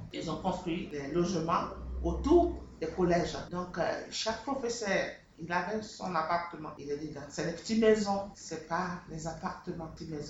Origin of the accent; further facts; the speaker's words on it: Abidjan, Côte d’Ivoire; now in Paris, France; je suis de la Côte d'Ivoire. En 1999, je suis arrivée ici. 13 septembre 1999.